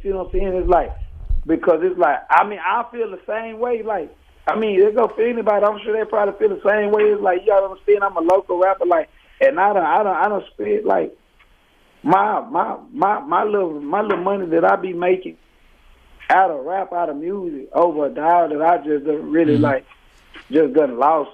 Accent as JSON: {"language": "English", "town": "Fort Worth", "region": "Texas", "country": "United States", "said": "You know, I'm from Fort Worth, so I'm from Dallas, Fort Worth area."}